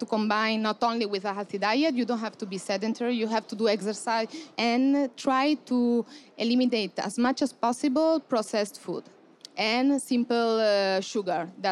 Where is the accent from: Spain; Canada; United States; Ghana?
Spain; English is a second language; I'm from Spain.